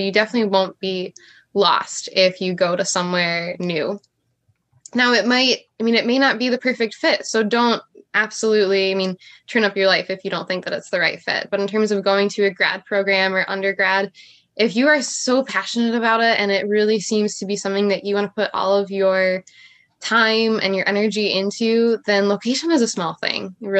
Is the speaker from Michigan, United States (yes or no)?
yes; Michigan, United States; which sounds counterintuitive to say it because I'm from Michigan, but I still went away for undergrad